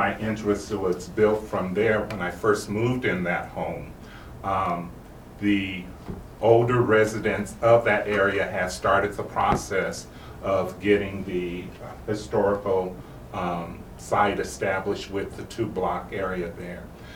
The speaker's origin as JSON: {"language": "English", "town": "San Bernardino", "region": "California", "country": "United States", "tie": "born or raised there", "said": "Born and raised here in San Bernardino. I left here when I went to college. I went to Cal State Fullerton"}